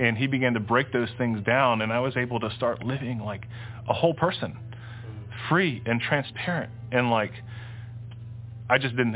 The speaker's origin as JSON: {"language": "English", "country": "Netherlands", "first_language": "Dutch", "second_language": "English", "said": "let's go and see if I speak in Dutch, because we're Dutch. So Dutch was my first language."}